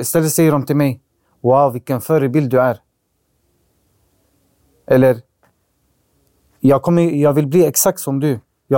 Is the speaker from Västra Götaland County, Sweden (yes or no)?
no; Alby, Stockholm County, Sweden; När jag växte upp den tiden i Alby, vi hade bäst uppväxt.